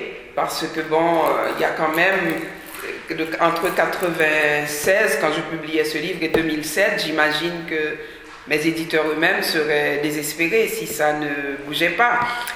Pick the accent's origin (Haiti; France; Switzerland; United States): Haiti; Haïti, qui est mon pays d'origine